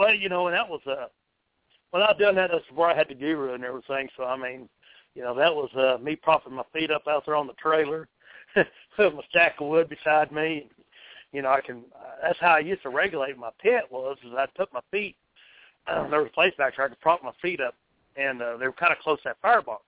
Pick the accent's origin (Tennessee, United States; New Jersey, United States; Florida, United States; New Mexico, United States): New Mexico, United States; because I grew up in New Mexico, and so we trout fished a lot.